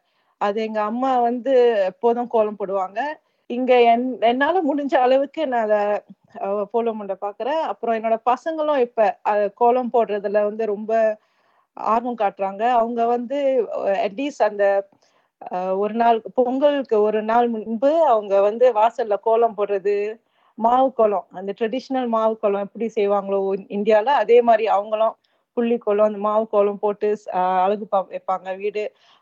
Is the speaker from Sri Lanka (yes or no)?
no; Singapore; now in Sydney, Australia; நான் சிங்கப்பூர்ல பிறந்து வளர்ந்தவன். இப்போ சிட்னியில வந்து 7 வருஷமா இருக்கிறேன்.